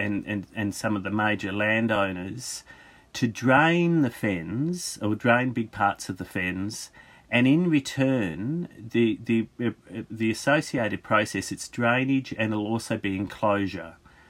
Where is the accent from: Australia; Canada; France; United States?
Australia; But I'm an Australian historian. I mean, I've studied the frontier in Australia. I'm more familiar with it.